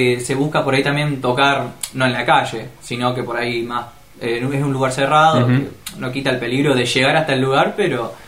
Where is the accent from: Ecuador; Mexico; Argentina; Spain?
Argentina; Rosario, Santa Fe; nosotros somos de zona sur de Rosario, somos de La Tablada.